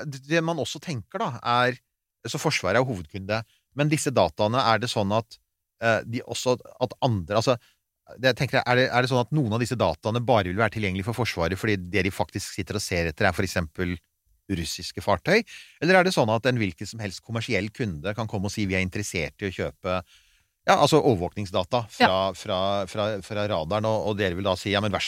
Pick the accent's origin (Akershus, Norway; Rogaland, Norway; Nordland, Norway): Akershus, Norway; Bærum; jeg vokste opp på land i Bærum